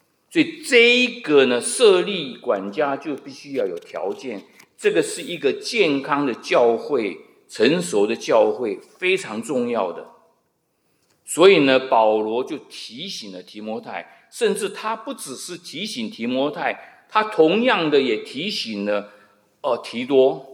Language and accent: Chinese; China; 所以这个是远远打翻了我们中国人错误的观念。我们中国人错误观念是养儿防老